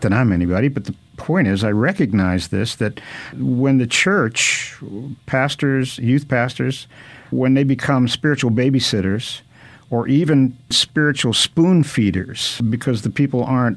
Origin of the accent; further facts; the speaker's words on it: Brooklyn, New York, United States; born there; now in Los Angeles, United States; I've lived in Los Angeles, the Los Angeles area. I was born in Brooklyn.